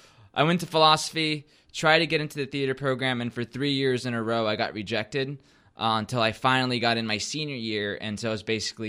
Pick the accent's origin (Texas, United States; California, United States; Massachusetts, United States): Texas, United States; Brownsville; Brownsville, Texas.